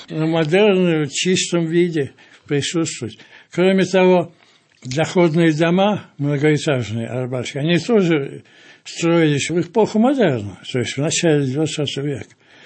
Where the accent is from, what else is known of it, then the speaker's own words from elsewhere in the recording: Moscow, Russia; Вот я коренной москвич, дитя Арбата